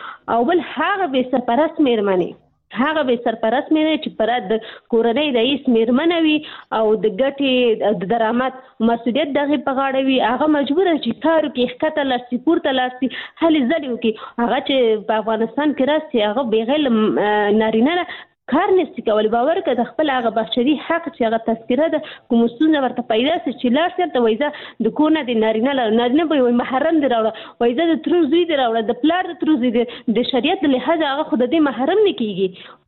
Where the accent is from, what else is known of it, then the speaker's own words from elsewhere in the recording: Pakistan; ځکه چې زه په پاکستان کې پیدا شوې یم، هلته مې ژوند تیر کړی، تر لس پورې ما درس ویلي،